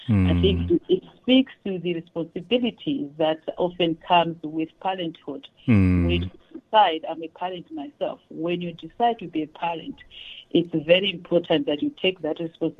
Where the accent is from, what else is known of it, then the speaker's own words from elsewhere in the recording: Lilongwe, Central Region, Malawi; born there; I was born in Lilongwe, which is the capital city of Malawi.